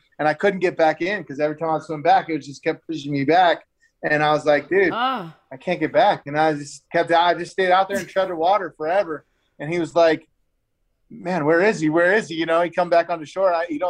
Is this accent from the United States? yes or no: yes; Las Vegas, Nevada, United States; but I'm from Vegas and that's what we live on.